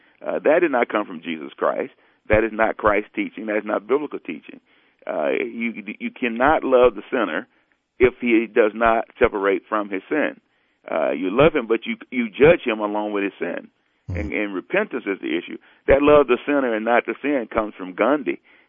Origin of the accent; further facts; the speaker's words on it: Alabama, United States; I have, you know, ran into much opposition in growing up in Alabama as a black man.